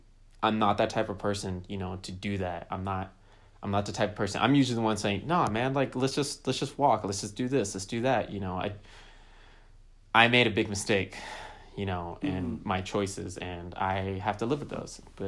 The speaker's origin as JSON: {"language": "English", "region": "California", "country": "United States", "tie": "born there", "said": "I was born here legally. I was born in California. my dad came over. My mom was born in San Francisco."}